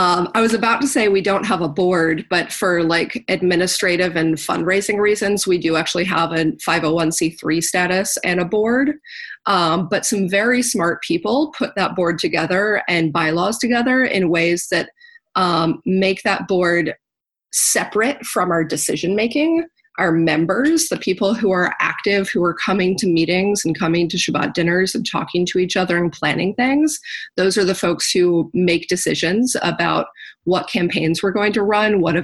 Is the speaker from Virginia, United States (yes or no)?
yes; Roanoke, Virginia, United States; I grew up in Roanoke, Virginia, where there are three synagogues, but my mom's Presbyterian. I didn't really grow up in Jewish community.